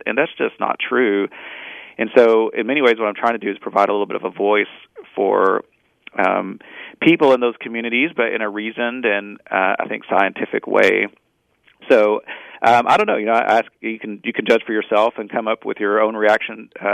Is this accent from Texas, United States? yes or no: yes; Texas, United States; accent: Texas; Well, I hope I'm not handicapped by my native Texas accent.